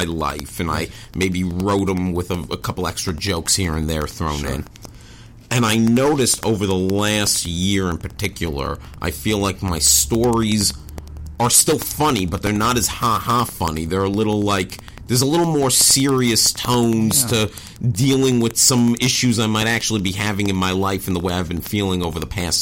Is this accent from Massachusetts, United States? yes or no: no; New York City, New York, United States; now in California, United States; I'm from New York, so I'm supposed